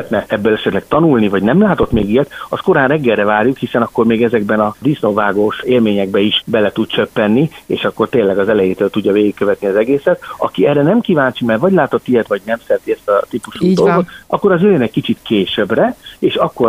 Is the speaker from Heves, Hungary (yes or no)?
no; Budapest, Hungary; born there; Igen, Pesten születtem, de igazából nagy kötődésem az Alföldhöz van.